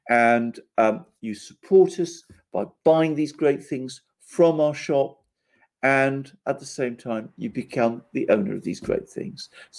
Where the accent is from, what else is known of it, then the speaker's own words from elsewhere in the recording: United Kingdom; as a British person, I feel tremendous connection to. Greece, Alex has a mug with the Greek flag. So do I, by the way. We're both, after all, Greeks.